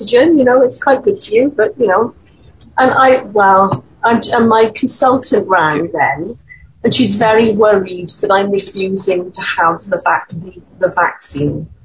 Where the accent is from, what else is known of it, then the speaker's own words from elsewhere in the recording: Wales, United Kingdom; I'm from Wales again.